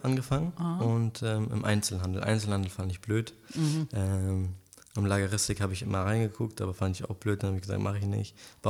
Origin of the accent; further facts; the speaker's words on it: Bremen, Germany; born there; Bis zu meinem 11. Lebensjahr, aber ursprünglich bin ich in Bremen geboren.